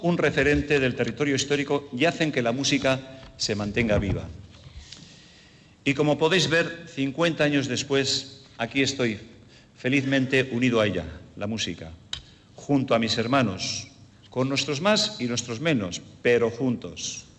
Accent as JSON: {"language": "Spanish", "town": "Araia", "region": "Basque Country", "country": "Spain", "said": "nosotros somos de Araya, un pueblo con una gran tradición musical, que cuenta con su banda y su escuela de música"}